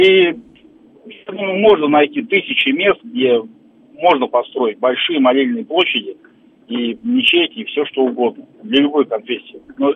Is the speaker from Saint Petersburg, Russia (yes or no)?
no; Moscow, Russia; also born or lived in Nizhny Novgorod Oblast; Я с 3 лет в Москве живу, как нижегородский татарин.